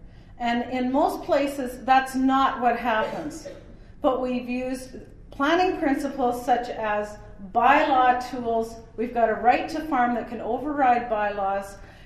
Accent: British Columbia, Canada; we value it very much as British Columbians.

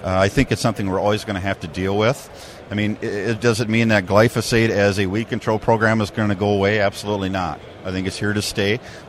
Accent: Hutchinson, Minnesota, United States; I'm from Hutchinson, Minnesota, which is about 50 miles west of the Minneapolis area.

